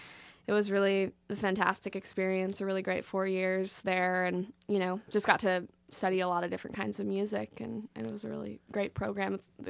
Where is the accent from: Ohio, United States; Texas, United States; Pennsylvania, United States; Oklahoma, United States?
Texas, United States; Wimberley; growing up outside of Austin, Texas, in Wimberley, you know, there was a lot of music, naturally